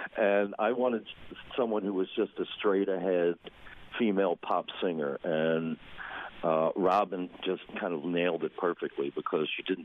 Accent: Pennsylvania, United States; Yeah, but ironically, we're all from Pennsylvania.

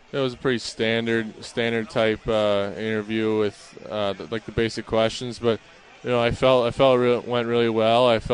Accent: New Jersey, United States; And I'm from New Jersey, so I spend quite a bit of time on the Jersey Shore.

